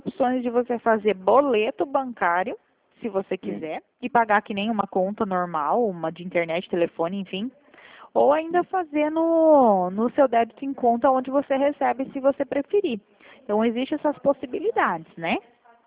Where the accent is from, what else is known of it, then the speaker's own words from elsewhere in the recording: Toledo, Paraná, Brazil; Eu sou de Toledo.